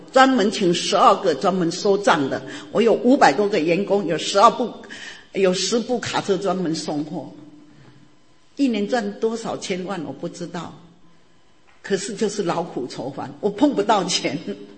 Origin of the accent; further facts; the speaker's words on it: Taiwan; moved away as an adult; now in United States; 我32岁从台湾移民到美国，我38岁才信了耶稣。